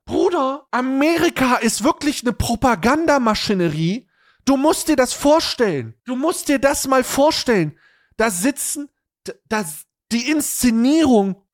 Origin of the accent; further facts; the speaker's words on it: Germany; Wir wissen, dass das ein Gruß ist, weil wir sind Deutsche, we know.